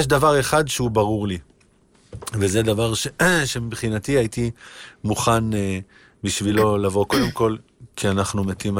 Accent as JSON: {"language": "Hebrew", "town": "Jerusalem", "region": "Jerusalem District", "country": "Israel", "tie": "born or raised there"}